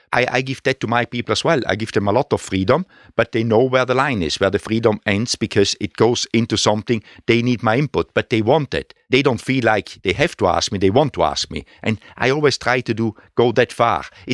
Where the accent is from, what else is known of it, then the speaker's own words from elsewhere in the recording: Trentino-Alto Adige, Italy; English is a second language; I come, my background, I come from South Tyrol, which is in the mountains, a beautiful area, you know.